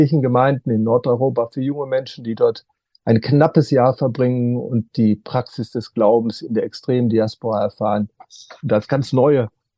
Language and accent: German; North Rhine-Westphalia, Germany; Ich bin Westfale.